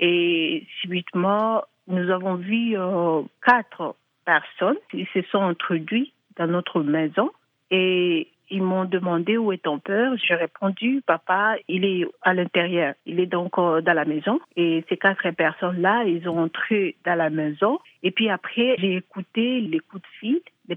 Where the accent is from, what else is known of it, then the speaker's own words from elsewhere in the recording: DR Congo; je viens de la République démocratique du Congo.